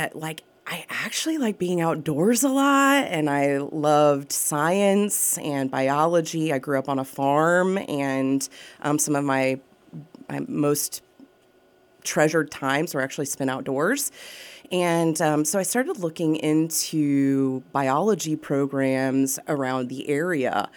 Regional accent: Blair, Oklahoma, United States; So I am a Southwest Oklahoma, product. I grew up in the Blair area, yep. Went to Navajo High School, yep. And graduated there in 2006.

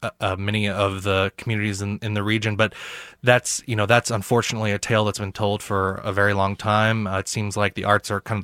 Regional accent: Missouri, United States; I'm from Southwest Missouri. That's why I say Missouri.

